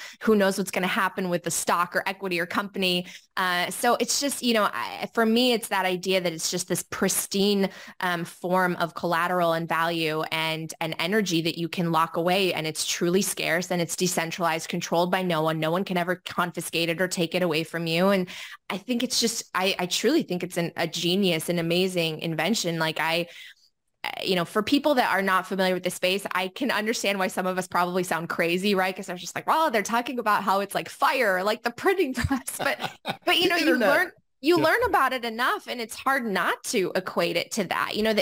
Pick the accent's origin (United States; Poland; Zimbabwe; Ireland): Poland; I'm from Eastern Europe. My family has helped my family back in Poland.